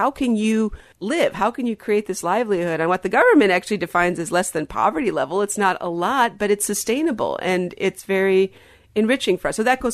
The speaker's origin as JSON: {"language": "English", "region": "Wisconsin", "country": "United States", "said": "And of course, I'm from Wisconsin, so I got to get good cheese plugs in."}